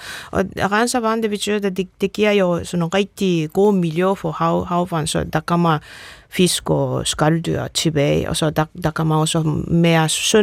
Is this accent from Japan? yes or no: yes; Japan; Danish is a second language; Ja. Ja, i Japan, vi spiser rigtig mege